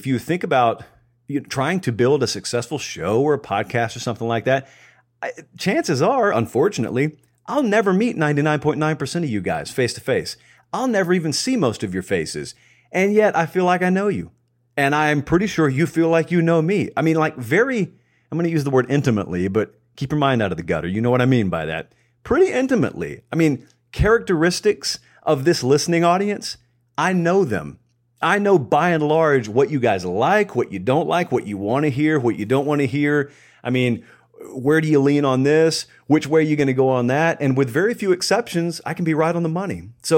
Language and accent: English; the South, United States; Okay, I grew up in the South. I grew up around major SEC programs.